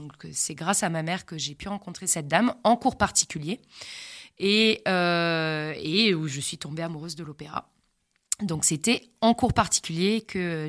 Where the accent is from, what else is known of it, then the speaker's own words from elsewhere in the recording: Grenoble, Auvergne-Rhône-Alpes, France; Alors, je viens de la région de Grenoble, dans les Alpes, et j'ai grandi là-bas, dans la belle montagne.